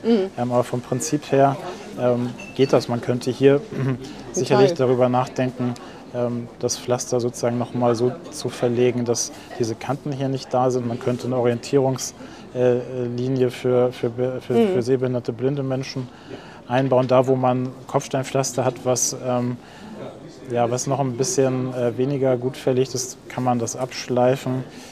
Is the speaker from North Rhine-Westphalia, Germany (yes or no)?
no; Bad Schwartau, Schleswig-Holstein, Germany; also born or lived in Lübeck; Vor den Toren Lübecks in Bad Schwartau. Da kommt die Marmelade her und die Korniriegel, also direkt neben der Fabrik der Schwartauer Werke. Da habe ich Abitur gemacht und bin dann genau zum Studium nach Hamburg und dann nach Bremen.